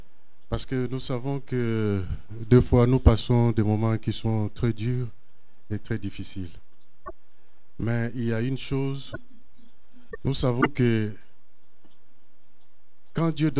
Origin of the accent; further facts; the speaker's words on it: Kinshasa, DR Congo; je partais au Nigeria acheter des affaires pour vendre chez nous au Congo, à Kinshasa.